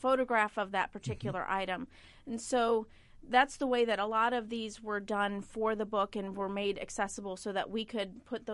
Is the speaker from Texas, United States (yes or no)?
no; Indiana, United States; is near to my heart because I grew up in Lake County.